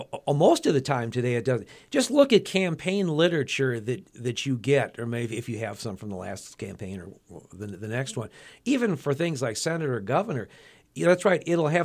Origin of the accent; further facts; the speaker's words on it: Wisconsin, United States; now in Pennsylvania, United States; growing up in Wisconsin, where I grew up, they've always had open primaries